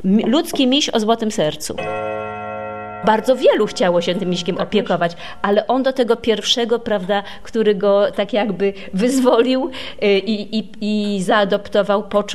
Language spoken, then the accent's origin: Polish; Sopot, Pomeranian Voivodeship, Poland; born there; Ja jestem sopocianką z urodzenia.